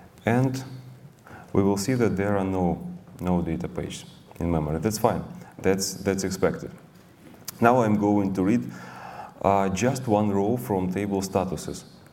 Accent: Ukraine; English is a second language; I came from Ukraine.

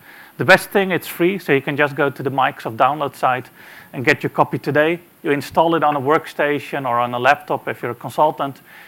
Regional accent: Amsterdam, North Holland, Netherlands; As said, I'm from Amsterdam, the Netherlands.

